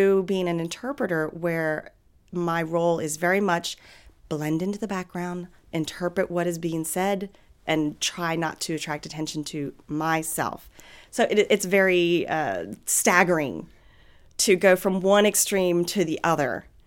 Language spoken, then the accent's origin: English; Charlotte, North Carolina, United States; now in Atlanta, United States; I work in Atlanta, not here in Charlotte, but I'm originally from Charlotte, so I have a lot of family here